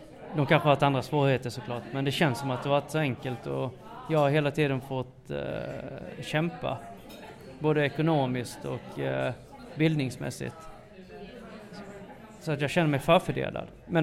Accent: Sölvesborg, Blekinge, Sweden; För att i Sölvesborg där jag växte upp, där visste alla vem jag var eftersom det var en så liten stad. Alla visste att jag var adopterad och vem som var min mamma och vem som var min syster.

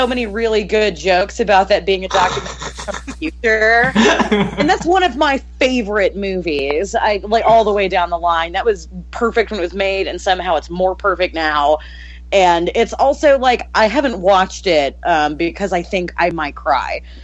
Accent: United States; I don't have a problem with being an American who loves trash. Like, I'm definitely, like, a product of my culture.

